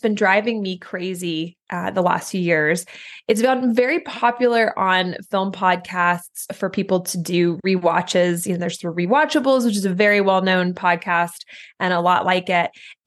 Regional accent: Louisiana, United States; But I'm from Louisiana.

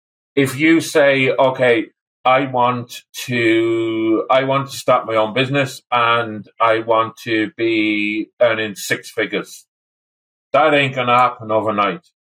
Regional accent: Wales, United Kingdom; now in Ireland; I grew up in the countryside in North Wales, and I live in the countryside in Ireland.

